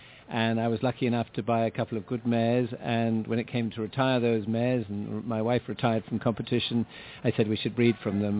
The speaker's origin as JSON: {"language": "English", "country": "Ireland", "said": "I came over from Ireland"}